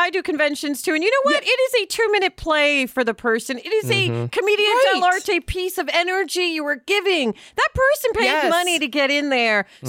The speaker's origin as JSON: {"language": "English", "region": "New York", "country": "United States", "said": "I do love the optimism because I'm a New Yorker, right?"}